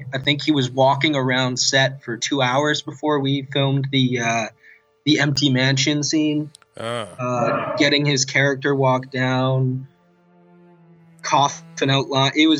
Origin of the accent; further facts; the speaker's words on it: Calgary, Alberta, Canada; now in Vancouver, Canada; I'm originally from Calgary. I'm located in Vancouver now.